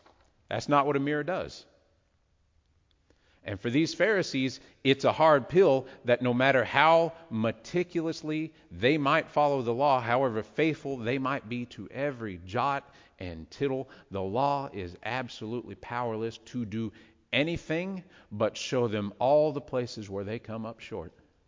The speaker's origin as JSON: {"language": "English", "country": "United States", "said": "being an American, we feel like we have a pretty good claim to a birthright of life, liberty, and the pursuit of happiness."}